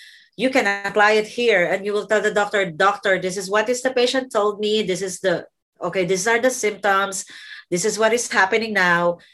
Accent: Qatar; Because I came from Qatar and I was scared to talk to the doctor.

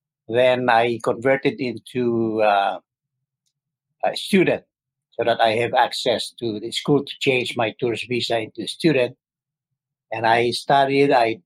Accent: Tuguegarao, Cagayan, Philippines; also born or lived in Pasay City; I'm originally from Philippines. I'm from Tuguegarao, Cagayan. That's my province. And I grew up in Pasay City, that's adjacent to the city of Manila.

